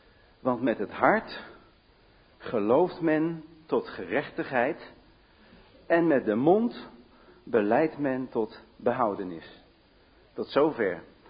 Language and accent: Dutch; The Hague, South Holland, Netherlands; ik ben zelf een Hagenees. Ik ben geboren in de Jacob van de Doestraat, ik weet niet of je dat kent. En later, mijn jonge jeugd ligt in de Kalkoenstraat, achter de Torenstraat.